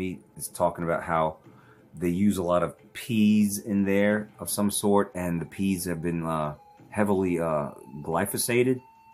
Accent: Brooklyn, New York, United States; I also remember growing up in Brooklyn, first 11 years of my life

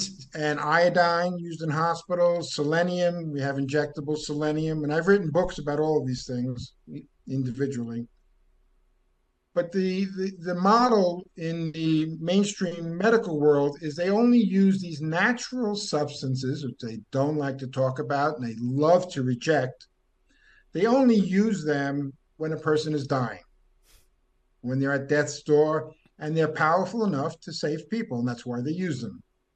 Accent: New York, United States; now in Brazil; I live in in a really super rural, at the end of the world here in Brazil. I'm from New York, been down here for 31 years.

